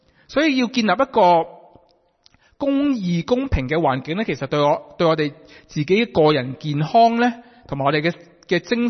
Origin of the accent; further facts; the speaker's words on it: Guangdong, China; 起码我哋广东人啦，呢十个口号咧，头嗰几个都听惯听熟啦